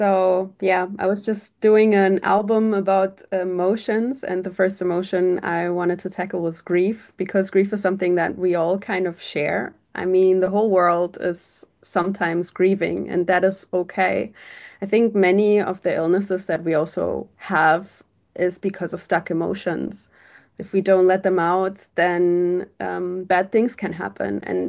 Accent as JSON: {"language": "English", "country": "Germany", "said": "We try to tackle the problem also in Germany. I'm from Germany."}